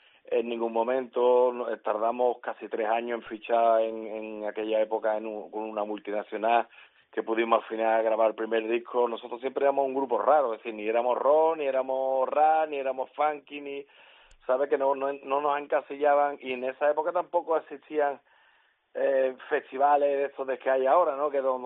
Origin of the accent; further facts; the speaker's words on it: Seville, Andalusia, Spain; medio galego, medio suizo como yo, que soy suizo trianero, pero nosotros somos todos de Sevilla, de la Alameda, de Triana.